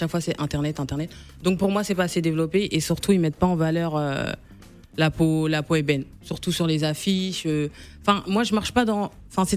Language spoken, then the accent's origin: French; Normandy, France; now in Paris, France; je suis normande de base, et quand je suis venue m'installer sur Paris, je suis venue vivre chez ma sœur.